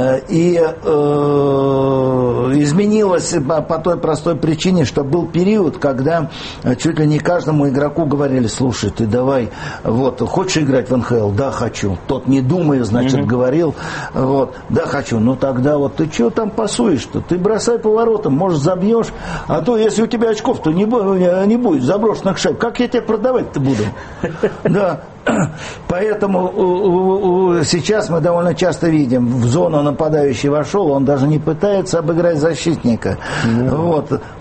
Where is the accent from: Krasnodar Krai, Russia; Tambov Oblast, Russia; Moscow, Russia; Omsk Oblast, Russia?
Moscow, Russia; born or raised there